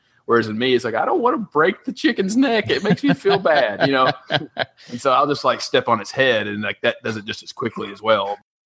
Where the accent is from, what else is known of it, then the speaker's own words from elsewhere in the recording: Tennessee, United States; The thing that's famous in my hometown is Dixie Gunworks, which is an antique.